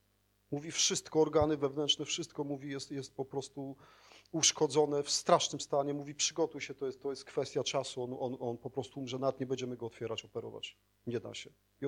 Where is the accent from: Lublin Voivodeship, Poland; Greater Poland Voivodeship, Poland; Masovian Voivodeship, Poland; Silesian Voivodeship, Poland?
Lublin Voivodeship, Poland; Świdnik; mówię, jestem ze Świdnika, jestem liderem, mówię, z kościoła protestanckiego.